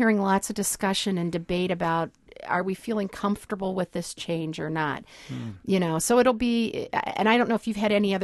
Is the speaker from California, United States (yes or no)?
no; Ohio, United States; I'm from Ohio originally